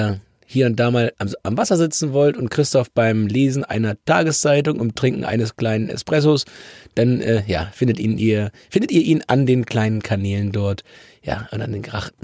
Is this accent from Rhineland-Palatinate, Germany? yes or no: no; Hamburg, Germany; Es erinnert ein ganz klein bisschen für mich als Hamburger ganz müh an Stade